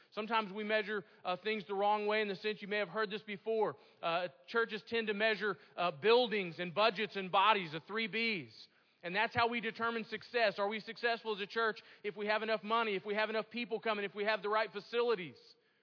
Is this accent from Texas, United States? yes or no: yes; Houston, Texas, United States; I grew up in Houston, Texas, and I remember taking driver's ed